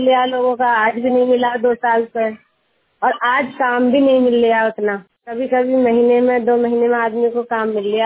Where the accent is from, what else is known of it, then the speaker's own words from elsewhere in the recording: Abhaypur, Uttar Pradesh, India; मैं गांव अभयपुर से हूँ, जिला बरेली है, पोस्ट भोजीपुरा है, थाना भी भोजीपुरा ही है, तहसील बरेली है।